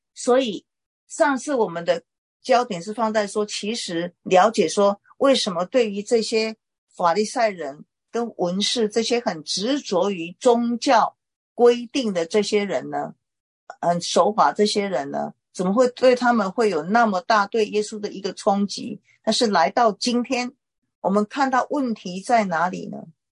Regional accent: China; 最大的例子就是我们中国人呢

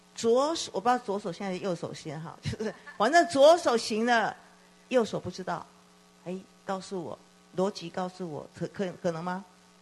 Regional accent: China; 我们中国人说什么你来我往嘛，人情世故嘛，是不是？

